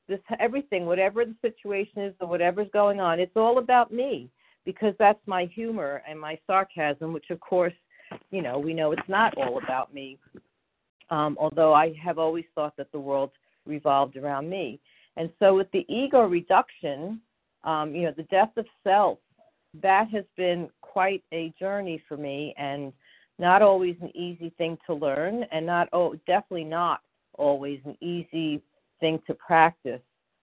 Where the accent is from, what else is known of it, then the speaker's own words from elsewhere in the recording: New York, United States; I'm from New York, and so I use humor and I use sarcasm to deflect